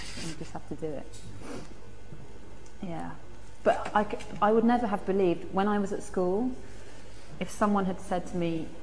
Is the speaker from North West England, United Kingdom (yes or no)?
no; London, United Kingdom; born there; I was born in London. Yes, and I am 28 years old. And I'm not married, and I don't have children. And I live in London.